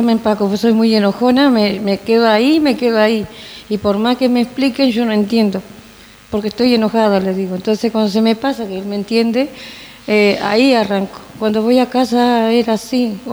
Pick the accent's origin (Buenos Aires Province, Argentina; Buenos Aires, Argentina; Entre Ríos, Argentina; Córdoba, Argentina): Entre Ríos, Argentina; Villa Paranacito; Porque soy de Villa Paranacito.